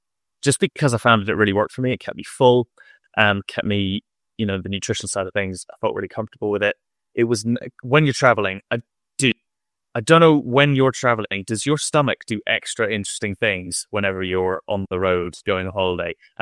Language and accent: English; United Kingdom; What did we do as British people? What did we do for food?